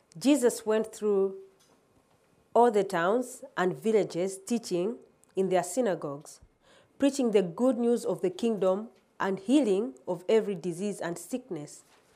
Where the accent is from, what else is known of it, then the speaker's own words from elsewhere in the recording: Malawi; So I was born in Malawi, and like most average middle-class Malawians, had a relatively good life until round about the age of 18